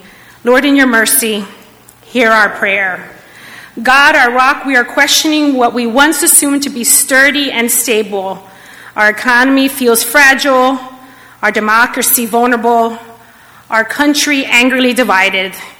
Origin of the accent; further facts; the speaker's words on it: Puerto Rico; We pray for the people of Puerto Rico, my home country, who has been without water.